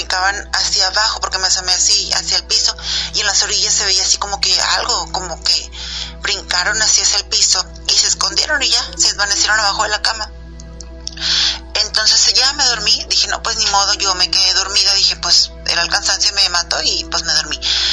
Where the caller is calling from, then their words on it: Suazo, Nuevo León, Mexico; yo soy de aquí de Suazo, Nuevo León, y les mando un saludo y siempre los escucho.